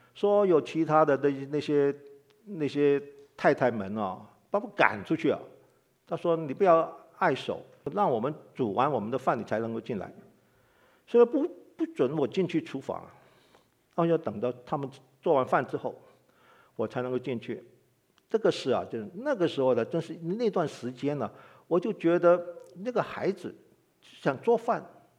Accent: Hong Kong; 因为我在香港那个长大嘛

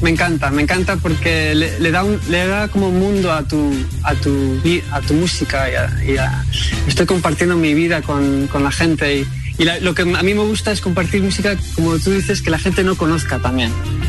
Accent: England, United Kingdom; yo estuve, me crié en Inglaterra, pero yo siempre me iba a España de vacaciones.

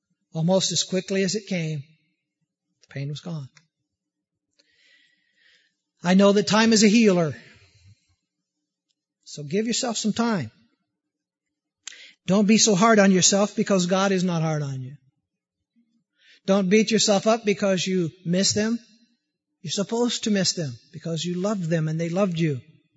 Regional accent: Peoria, Illinois, United States; I'm extremely grateful I grew up in Peoria. I'm extremely grateful I grew up with 6 brothers and 4 sisters.

